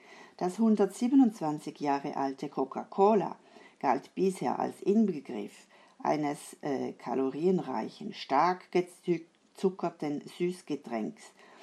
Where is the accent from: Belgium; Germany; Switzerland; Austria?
Switzerland; das Glace, so wie wir bei uns in der Schweiz sagen, berühmt gemacht hat.